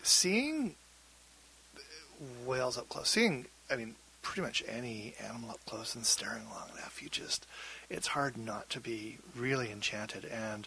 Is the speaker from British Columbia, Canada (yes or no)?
yes; Vancouver, British Columbia, Canada; But, yeah, and I, growing up in Vancouver, I was a Greenpeace kid, right?